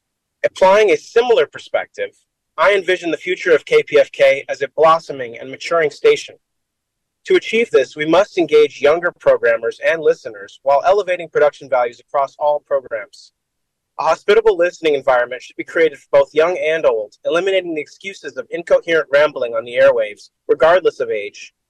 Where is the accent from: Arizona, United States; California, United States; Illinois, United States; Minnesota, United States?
California, United States; Santa Monica; Having been born and raised in Santa Monica to first-generation American parents from the Caribbean, I've always had a connection with independent media.